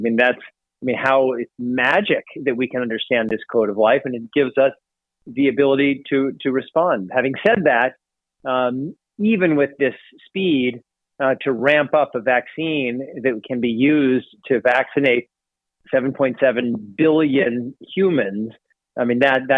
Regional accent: Kansas City, Missouri, United States; You know, I'm originally from Kansas City, so I'm a Missourian, and I would love to be in Missouri as much as I can

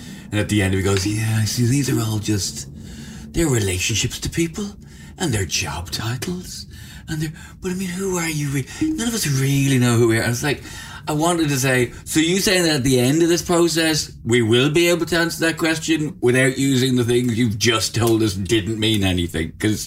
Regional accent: Ireland; now in United Kingdom; I'm a comedian from Ireland who lives in England and is coming to Australia.

